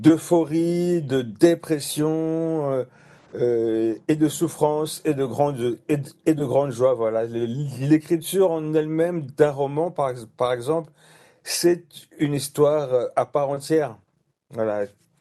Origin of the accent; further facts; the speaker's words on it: Kongo Central, DR Congo; born there; je suis né au Congo, j'ai été pétri par toute la mythologie des Bas-Congo, tout le système des valeurs, la vision du monde